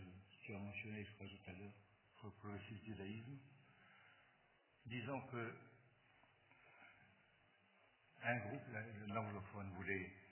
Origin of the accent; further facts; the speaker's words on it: Morocco; moi je suis du Maroc, je suis traditionnaliste, je suis né au-dessus d'une synagogue.